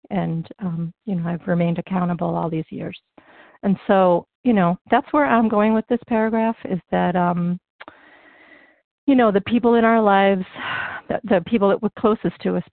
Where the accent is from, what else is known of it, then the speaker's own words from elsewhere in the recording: Massachusetts, United States; from the Berkshires in Western Massachusetts.